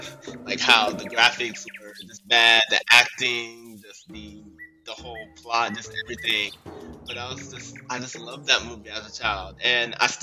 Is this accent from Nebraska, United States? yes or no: no; Savannah, Georgia, United States; I grew up in Savannah, Georgia, pretty much a forest in our backyard. But the beach was like 30 minutes away.